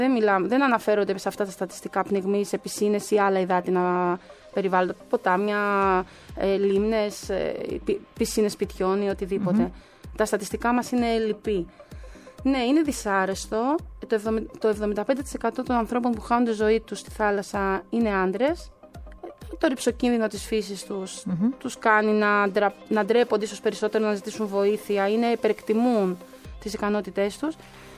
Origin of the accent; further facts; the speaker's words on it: Chania, Crete, Greece; Εγώ γεννήθηκα και μεγάλωσα στα Χανιά.